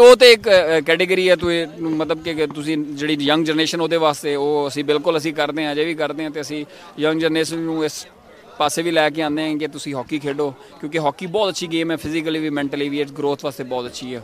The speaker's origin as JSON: {"language": "Punjabi", "town": "Bahawalpur", "region": "Punjab", "country": "Pakistan", "said": "ਮੈਂ ਪਾਕਿਸਤਾਨ ਬਾਬਲਪੁਰ ਤੋਂ ਬਿਲੋਂਗ ਕਰਦਾ, ਮੁਲਤਾਨ ਦੇ ਨੇੜੇ ਆ।"}